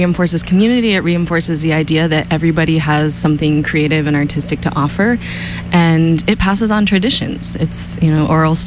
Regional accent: Portland, Oregon, United States; moved away as an adult; also born or lived in Tacoma; Now, I was born in Tacoma, just south of Seattle, and then moved to Portland, where my dad is from, when I was six, and grew up there. And then I came out here for school.

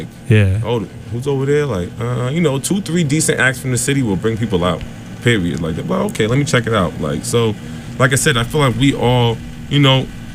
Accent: United States; I'm Haitian. And I grew up in America. So my family being Haitian, I always learned about the lineage.

